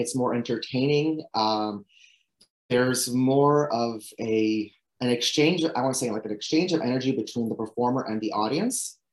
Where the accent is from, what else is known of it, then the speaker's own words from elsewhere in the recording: Saint-Bruno-de-Montarville, Quebec, Canada; I grew up in St. Bruno. At that time, there was no gym. There was no yoga studio. That was in the 90s again.